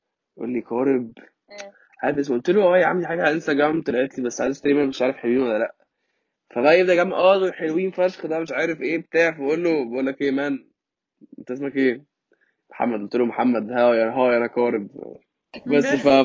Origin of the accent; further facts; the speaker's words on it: Egypt; say أنا مصري و I'm proud of it